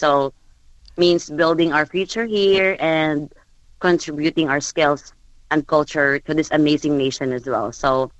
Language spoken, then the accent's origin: English; Mindanao, Philippines; English is a second language; Because, you know, we're from Bisaya, Mindanao, and then, you know, English and this and that.